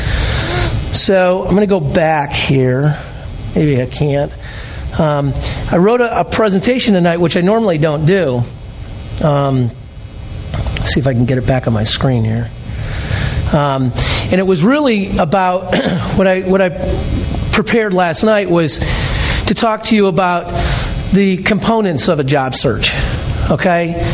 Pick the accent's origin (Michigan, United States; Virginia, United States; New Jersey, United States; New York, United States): Michigan, United States; Ann Arbor; I'm from Michigan. I was born in Ann Arbor, but I'm not a Michigan fan.